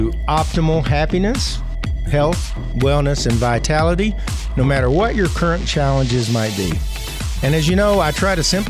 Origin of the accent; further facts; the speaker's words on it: Arkansas, United States; I'm from Arkansas. I can date myself.